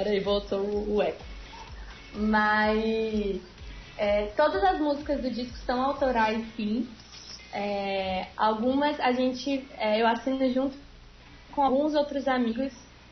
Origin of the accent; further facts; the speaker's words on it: Tocantins, Brazil; a gente fala de um lugar muito específico, da nossa vivência como tocantinense